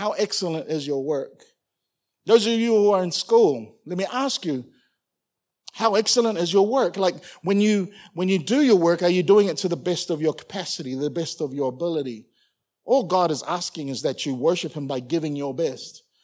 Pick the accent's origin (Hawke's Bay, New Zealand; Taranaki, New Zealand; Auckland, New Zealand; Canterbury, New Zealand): Auckland, New Zealand; I grew up in Auckland. If anything was to happen in Auckland, you immediately think about your family, your friends back home.